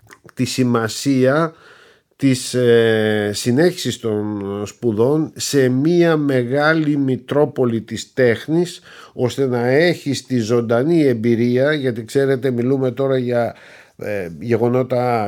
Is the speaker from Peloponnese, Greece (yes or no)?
yes; Peloponnese, Greece; born there; Έλληνας, που γεννήθηκα στην Πελοπόννησο, που σπούδασα στην Αθήνα, που μιλάω την ελληνική γλώσσα, η οποία ήταν και η μόνη γλώσσα που ήξερα και μίλαγα, και τότε μάθαινα και γαλλικά.